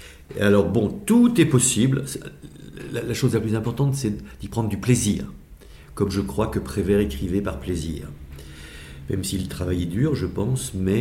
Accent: Montreuil, Île-de-France, France; Voilà, nous venons tous les deux de Montreuil-sous-Bois du 93.

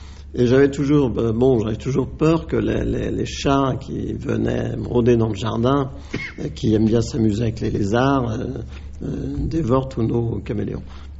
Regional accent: Grand Est, France; je rentrais chez moi en Champagne

